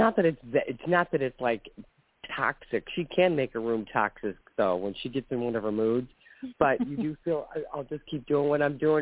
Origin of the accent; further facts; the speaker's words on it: Ohio, United States; I'm from Ohio.